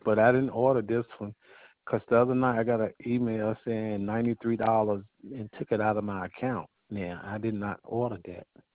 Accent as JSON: {"language": "English", "region": "New York", "country": "United States", "said": "I'm from New York, and my thing is, if you're going to do things the proper way or professional way, you tell everybody the detail about things like that."}